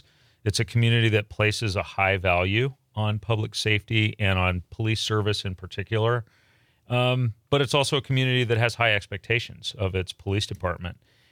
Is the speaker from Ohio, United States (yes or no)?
yes; Columbus, Ohio, United States; I grew up in Columbus, Ohio. So this is a lot more like what I grew up